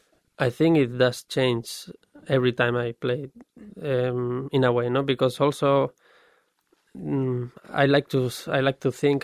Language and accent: English; Madrid, Community of Madrid, Spain; English is a second language; I'm from Spain. I'm from Madrid.